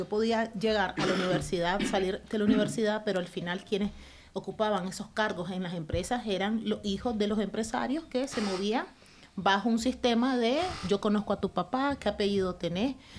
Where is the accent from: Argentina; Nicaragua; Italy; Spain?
Nicaragua; Como sabrán, soy periodista nicaragüense.